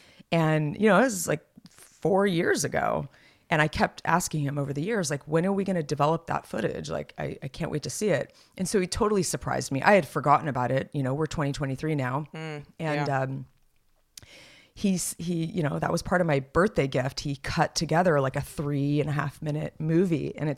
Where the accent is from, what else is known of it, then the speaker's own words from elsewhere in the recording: Los Gatos, California, United States; I have been wooed down to Los Gatos, my hometown, next week for a kind of a little high school reunion